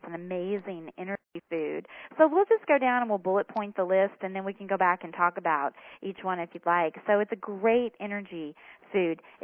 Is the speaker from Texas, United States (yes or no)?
yes; Texas, United States; and I'm from Texas, and I'm from home cooking and desserts at every meal